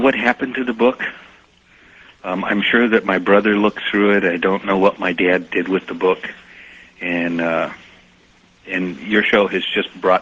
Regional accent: Colorado, United States; The reason I ask is I grew up in Colorado.

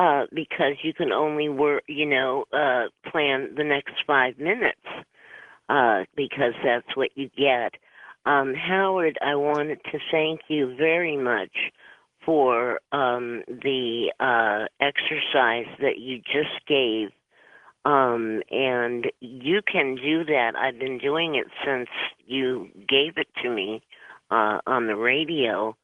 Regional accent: Ireland; And being Irish, I wanted to just invite everyone to dinner and say, now would be a good time to sit down and eat and talk.

